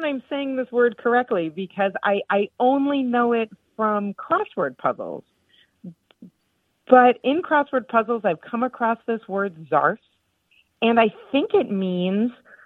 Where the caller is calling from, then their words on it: San Antonio, Texas, United States; I'm calling from San Antonio, Texas.